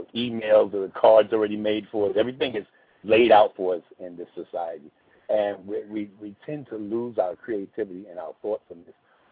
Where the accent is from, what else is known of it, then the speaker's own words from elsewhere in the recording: Brooklyn, New York, United States; now in California, United States; Yeah, but I'm a Brooklynite. I'm from New York.